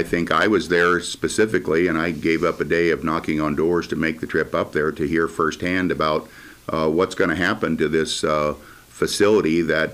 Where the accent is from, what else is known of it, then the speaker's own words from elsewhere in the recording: Nebraska, United States; and I grew up in Clay County